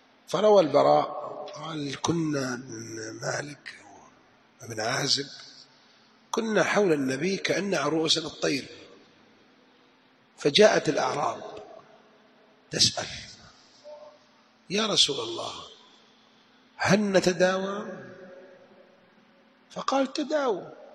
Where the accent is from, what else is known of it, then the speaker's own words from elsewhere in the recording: Jeddah, Makkah Province, Saudi Arabia; أذكر عجوز هنا عندنا في جدة